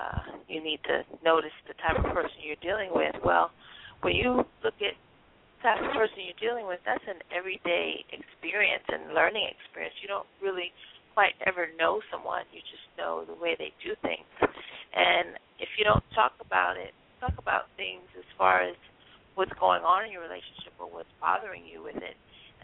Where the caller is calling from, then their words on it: Miami, Florida, United States; I'm calling from Miami, Florida.